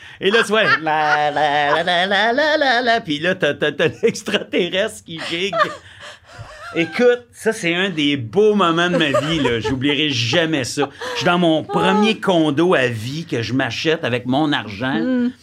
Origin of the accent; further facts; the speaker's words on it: Quebec, Canada; Et moi, je viens de l'Outaouais.